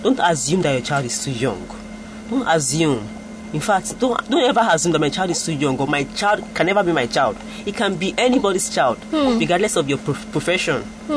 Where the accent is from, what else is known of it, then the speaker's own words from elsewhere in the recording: Ajegunle, Lagos, Nigeria; I grew up in Ajegunle now, ghetto, so I know the kind of life I was exposed to.